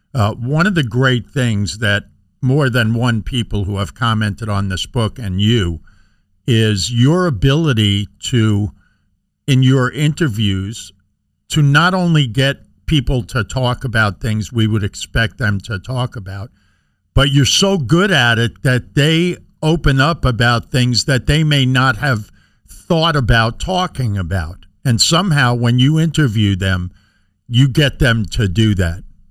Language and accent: English; New York, United States; because I grew up in New York and I know about WFAN